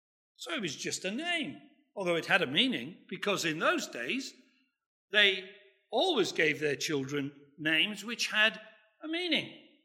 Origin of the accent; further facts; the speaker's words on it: Wales, United Kingdom; because I'm a Welshman and we don't have any trouble talking for a long time, you know.